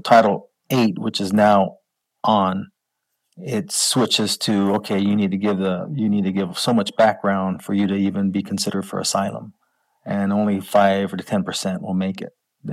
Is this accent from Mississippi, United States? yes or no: yes; Biloxi, Mississippi, United States; born there; But my dad was in the military, and that's how I was born at Keesler Air Force Base, Biloxi, Mississippi.